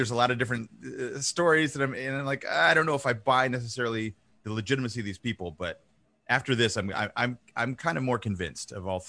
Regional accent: East Hartford, Connecticut, United States; now in San Diego, United States; Well, I grew up in Connecticut. I grew up in East Hartford, so I was in the region.

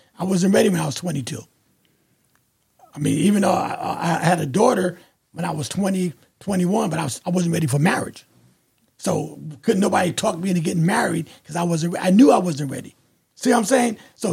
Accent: New Haven, Connecticut, United States; And being in New Haven, growing up in New Haven, it was always rough. It was always hard times in New Haven. I was raised on Dixwell Avenue, lived in the Hill section.

